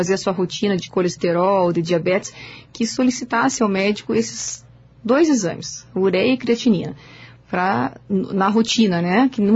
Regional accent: Canoinhas, Santa Catarina, Brazil; Eu morava em Curitiba, mas a minha família é de Canoinhas, né? Eu sou natural de Canoinhas, mas estava fazendo a residência em Curitiba.

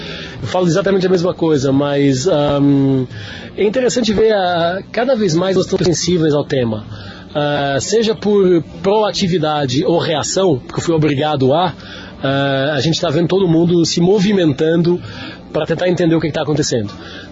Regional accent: Lisbon, Portugal; moved away as an adult; now in Brazil; Eu moro no Brasil, sou português, Lisboa, moro no Brasil desde 2011. Começamos em 2009 as operações aqui, em 2011 me mudei.

